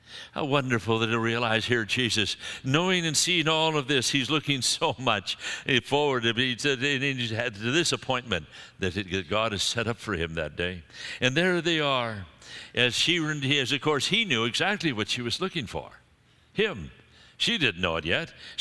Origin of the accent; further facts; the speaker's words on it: Scotland, United Kingdom; And I'm a Scotsman.